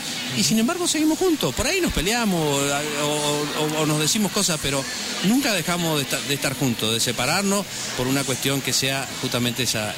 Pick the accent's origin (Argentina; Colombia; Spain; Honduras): Argentina; porque somos todos argentinos, nos costó muchísimo esto